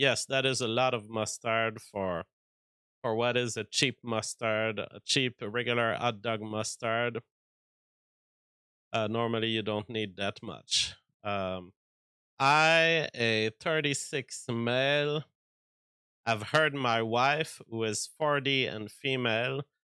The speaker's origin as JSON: {"language": "English", "country": "United States", "said": "I'm an American. I don't have the snobbery of the European against yellow mustard."}